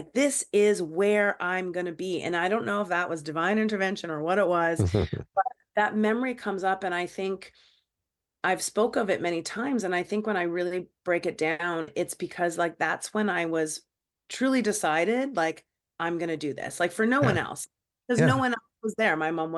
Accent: Canada; I'm 19, 20 years old. I have no money. I'm Canadian. I'm living in Vancouver across the other side of a different country.

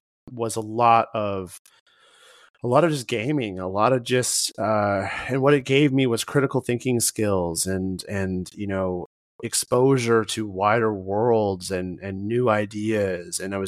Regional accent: Wisconsin, United States; also born or lived in Atlanta, Georgia; I was born actually right outside Atlanta, Georgia, before being raised in Wisconsin.

